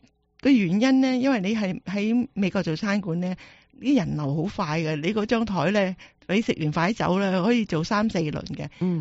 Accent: Hong Kong; 因为咧我哋喺香港系细个嗰阵时咧系英国统治噶嘛

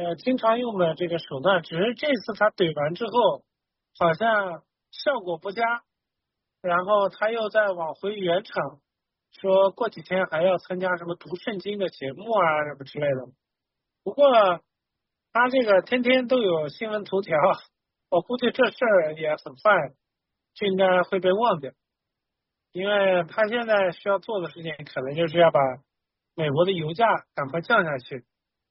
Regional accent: China; 我们其实也应该知道，就是伊朗跟我们中国人历史上这个还是有渊源的

